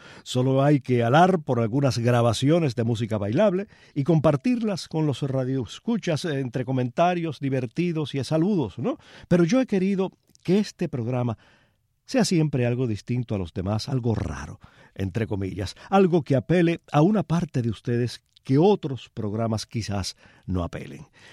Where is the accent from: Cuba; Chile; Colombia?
Cuba